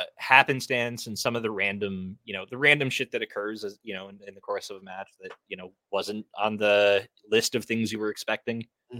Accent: Canada; he's also making his Canadian debut in July in my hometown.

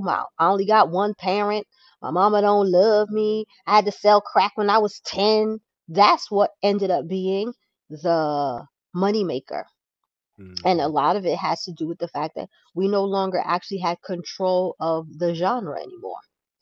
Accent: Brownsville, New York, United States; So yes, but we grew up in Brownsville, not up the hill.

